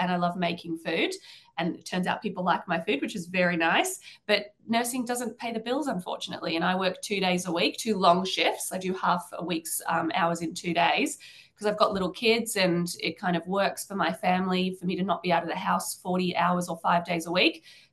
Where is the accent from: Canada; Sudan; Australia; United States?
Australia; Glebe, New South Wales; now in Bondi, Australia; I grew up, I live in Bondi area now, but I grew up in Glebe and I miss Glebe. I loved growing up there. It was a very good place to grow up in terms of location.